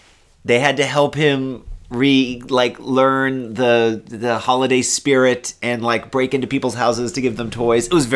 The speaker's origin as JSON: {"language": "English", "country": "Nigeria", "tie": "born or raised there", "said": "I grew up in Nigeria, so I didn't see a lot of stuff."}